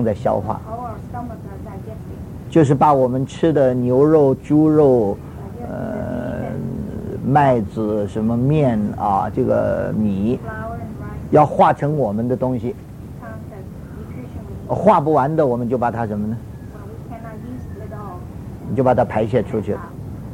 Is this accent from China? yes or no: yes; Tianjin, China; 所以我们天津人吃油炸蚂蚱。